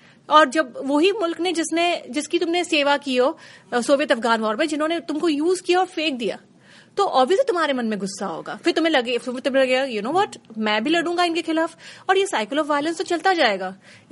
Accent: Mumbai, Maharashtra, India; मैं मुंबई से हूँ, मैं इंडियन हूँ।

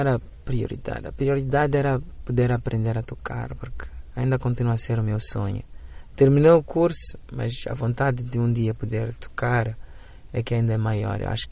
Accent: Mozambique; now in United States; Principalmente porque eu consigo olhar para a própria minha terra de uma forma diferente e com grande orgulho. Ou com orgulho maior do que eu tinha quando vivia em Moçambique.

